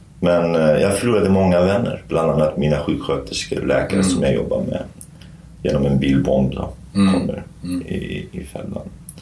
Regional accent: Sweden; Eftersom de visste att jag kommer från Sverige

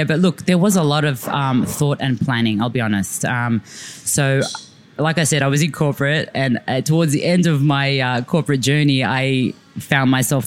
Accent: Sydney, New South Wales, Australia; growing up in Sydney, Leichhardt, but 20 years ago, 25 years ago, Leichhardt was the place to be.

